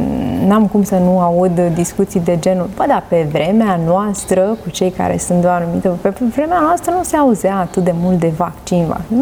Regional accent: Romania; Eu cred că noi, ca români, avem nevoie să învățăm lucrurile acestea

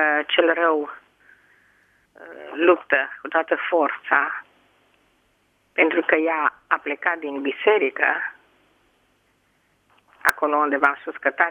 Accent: Craiova, Dolj, Romania; Sunt mama din Craiova

